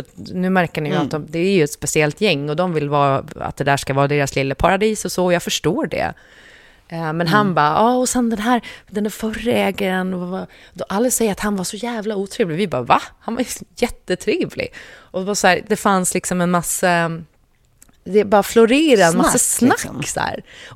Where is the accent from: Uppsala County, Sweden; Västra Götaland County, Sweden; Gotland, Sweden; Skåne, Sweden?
Gotland, Sweden; om jag som gotlänning